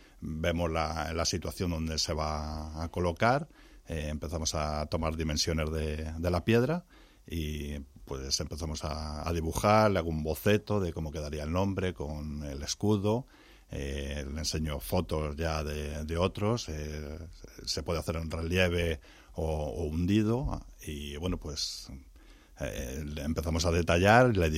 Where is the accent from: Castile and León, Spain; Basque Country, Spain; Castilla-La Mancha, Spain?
Castile and León, Spain; Hoyo de Pinares; born there; Yo, pues mira, nací allí en Hoyo de Pinares.